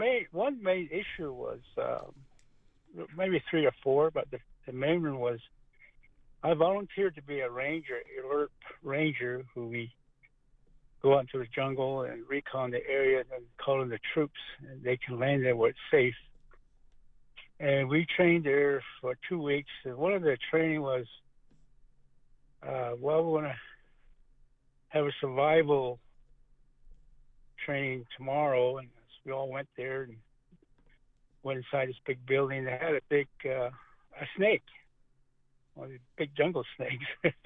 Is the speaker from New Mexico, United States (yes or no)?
yes; Shiprock, New Mexico, United States; I said, yes, I'm Navajo, Diné. Where are you from? I said, from Shiprock, New Mexico, Four Corners.